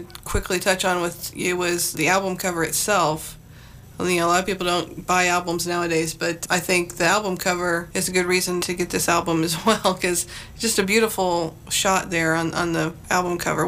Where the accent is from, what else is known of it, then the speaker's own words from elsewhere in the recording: Troy, Missouri, United States; I'm a river kid. I grew up, you know, 7 miles from the Mississippi River. So I grew up near Troy, Missouri, Winfield, Missouri.